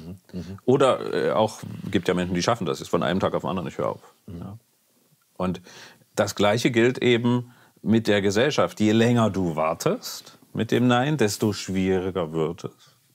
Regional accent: East Germany, Germany; ich bin ja in der DDR groß geworden.

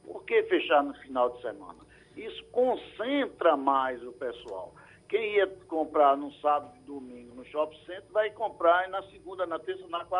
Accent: Pernambuco, Brazil; você vai em Prazeres, eu sou lá de Piedade, passo ali em Prazeres

